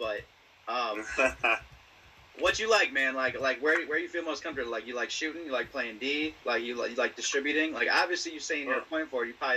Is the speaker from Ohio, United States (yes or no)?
yes; Cleveland, Ohio, United States; I grew up in Ohio, man. Cleveland, man. Kind of Detroit and Cleveland are really similar, man.